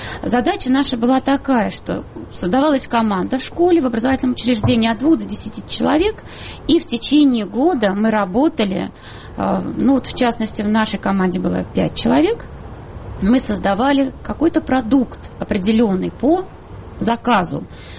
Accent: Shikhany, Saratov Oblast, Russia; Мы приехали из Саратовской области, зато Шиханы.

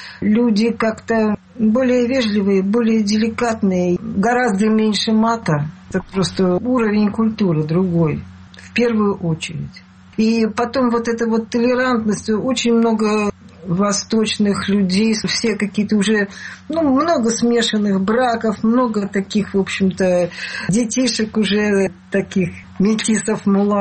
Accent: Russia; вы знаете, я россиянка, и по поводу российских пенсий все я открыто говорю

